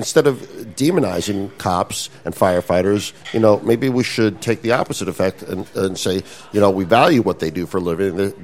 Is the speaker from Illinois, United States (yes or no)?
no; New York, United States; I'm from New York. I don't know if you know this.